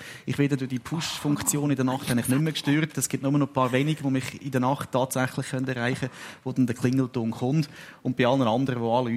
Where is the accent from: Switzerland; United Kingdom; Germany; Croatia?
Switzerland; Lucerne; Wir sind vor 6 Jahren in den Kanton Uri gezügelt. Wir sind beide aus dem Kanton Luzern, meine Frau und ich.